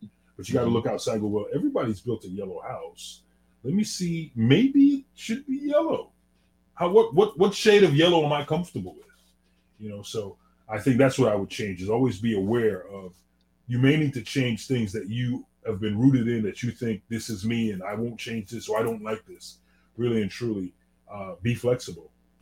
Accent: Trinidad & Tobago; I'm from Trinidad and Tobago, right? So I have I'm a resident alien.

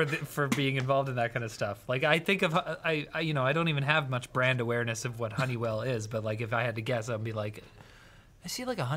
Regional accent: Canada; We're Canadian

